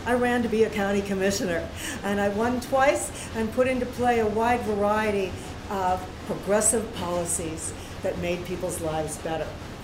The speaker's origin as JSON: {"language": "English", "region": "Minnesota", "country": "United States", "tie": "born or raised there", "said": "Growing up in Minnesota, I worked and volunteered for a wide variety of progressive groups."}